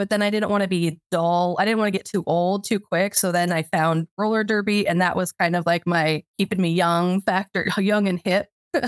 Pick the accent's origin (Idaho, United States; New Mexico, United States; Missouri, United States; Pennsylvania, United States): Idaho, United States; Preston; I grew up here in Preston, Idaho, and then moved away to go to college. Ended up in Ogden